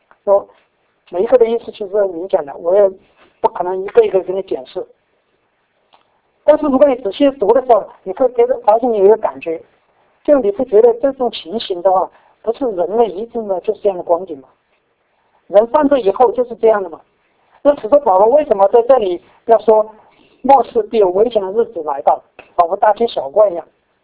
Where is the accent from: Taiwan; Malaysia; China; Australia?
China; 那我们是中国人，所以我们对中国最熟悉，